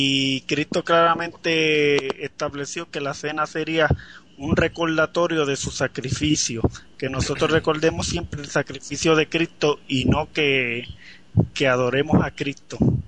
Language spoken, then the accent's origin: Spanish; Puerto Rico; aquí en mi país, en Puerto Rico